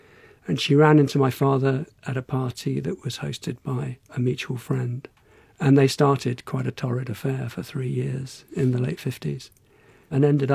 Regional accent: Barnes, London, United Kingdom; the local jazz pub in southwest London where we grew up in Barnes.

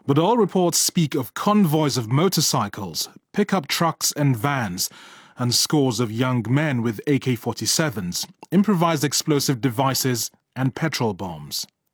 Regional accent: Nigeria; I've been covering this story from my home country of Nigeria for the BBC World Service.

